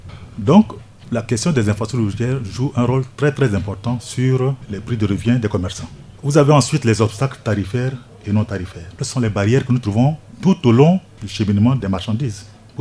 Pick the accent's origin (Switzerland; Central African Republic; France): Central African Republic; Paoua, Ouham-Pendé; si je quitte ma ville de Paoua, pour Bangui, j'en ai pour moins de 24 heures.